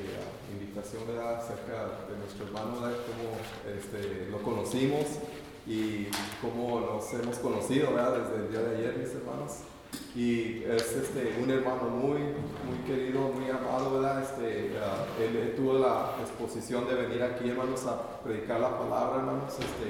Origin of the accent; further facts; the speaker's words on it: El Paso, Texas, United States; nuestro hermano se graduó allí en El Paso, Texas, de donde soy yo.